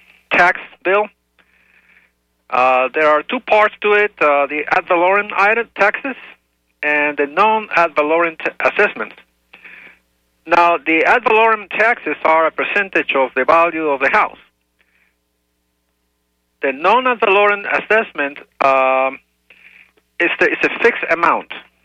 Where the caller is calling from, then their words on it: Tampa, Florida, United States; I'm calling from Tampa.